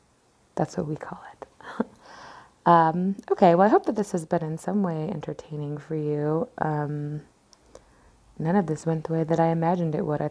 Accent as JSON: {"language": "English", "country": "United Kingdom", "accent": "British", "said": "I'm sorry for my offensive British accent."}